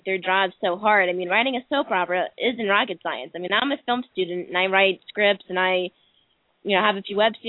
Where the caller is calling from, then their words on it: Tucson, Arizona, United States; Oh well, I'm calling from Tucson, Arizona